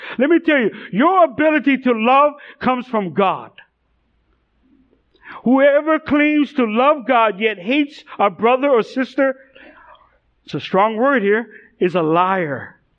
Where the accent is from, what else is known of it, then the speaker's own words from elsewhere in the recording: Kalihi, Hawaii, United States; I grew up in Kalihi, and I grew up in a very rough neighborhood, living in the housing projects